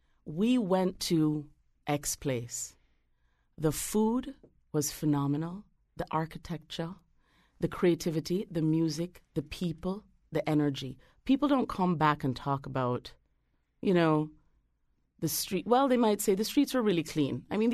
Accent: Jamaica; growing up in Jamaica, like growing up in many places, I grew up as a middle-class Jamaican young lady.

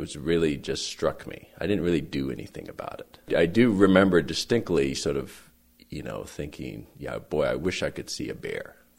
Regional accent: Hermiston, Oregon, United States; I grew up in rural eastern Oregon, in a little town called Hermiston, sort of northeastern Oregon. And my family, they were farmers.

